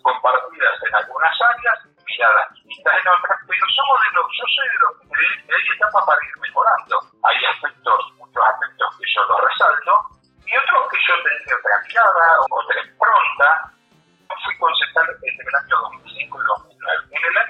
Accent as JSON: {"language": "Spanish", "town": "Indio Rico", "region": "Buenos Aires Province", "country": "Argentina", "tie": "born or raised there", "said": "estando en mi pueblo, en Indio Rico, que se veían los canales de Bahía Blanca"}